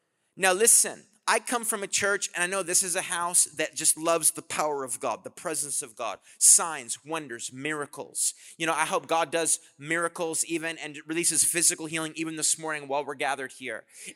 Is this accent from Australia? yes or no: no; Canada; now in United States; I'm originally from Canada. I've been in a fellow Canadian right here, but I've moved to California in 2008.